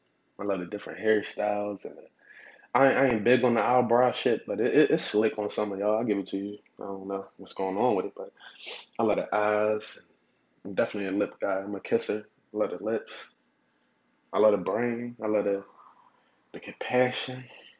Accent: Philadelphia, Pennsylvania, United States; I'm sorry, I'm from Philly, so that's how a female sound to me.

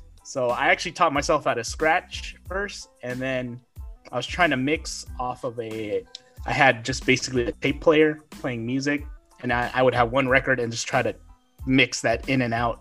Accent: Oakland, California, United States; So like I said, I'm from the Bay Area, California. I'm originally from Oakland. Moved all around the East Bay.

